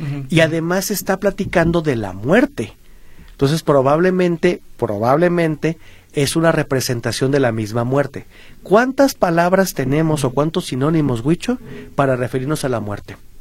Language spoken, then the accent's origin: Spanish; Mexico; que siga existiendo nosotros como mexicanos